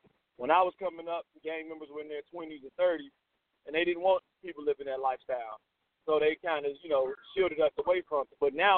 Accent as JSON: {"language": "English", "town": "Gary", "region": "Indiana", "country": "United States", "tie": "born or raised there", "said": "When I was a kid, and I grew up in Gary, Indiana, so gang culture was prevalent."}